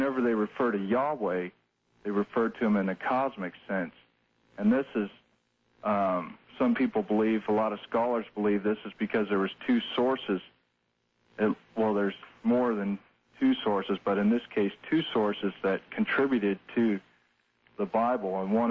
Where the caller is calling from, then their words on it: Abilene, Kansas, United States; I'm calling from Abilene, Kansas.